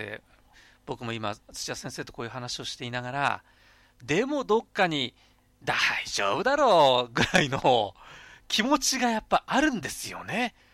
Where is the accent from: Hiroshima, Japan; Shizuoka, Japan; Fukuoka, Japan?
Shizuoka, Japan; 私なんかあの静岡出身ですからね。